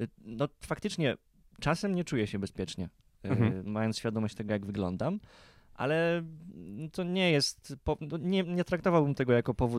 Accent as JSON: {"language": "Polish", "town": "Puławy", "region": "Lublin Voivodeship", "country": "Poland", "tie": "born or raised there", "said": "w mojej rodzinnej miejscowości, małym mieście powiatowym Puławy na Lubelszczyźnie"}